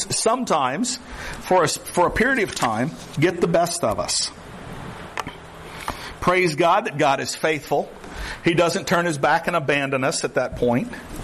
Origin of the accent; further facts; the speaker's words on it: the South, United States; I grew up in the South. Y'all understand that.